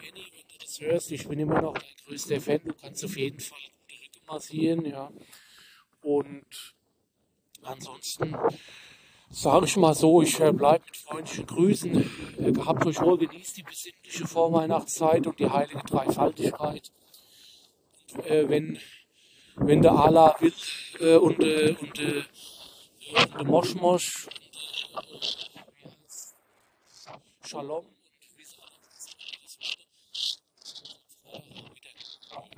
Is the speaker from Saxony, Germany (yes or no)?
no; North Rhine-Westphalia, Germany; Ich komme ja aus dem Ruhrgebiet.